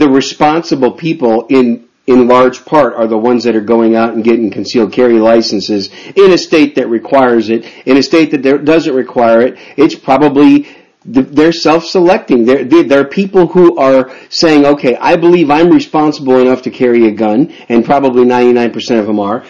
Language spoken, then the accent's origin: English; Wisconsin, United States; I grew up in Wisconsin.